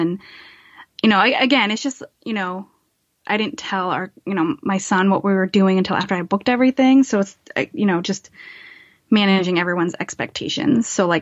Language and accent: English; Massachusetts, United States; yeah, we're both from Massachusetts.